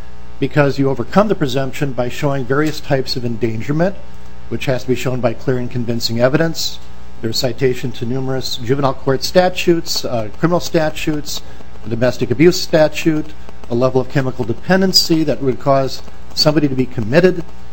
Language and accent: English; Edina, Minnesota, United States; I'm an attorney from Edina